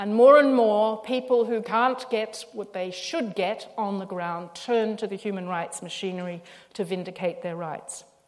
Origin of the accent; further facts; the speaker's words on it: Australia; as an Australian and an Australian of Irish traveller descent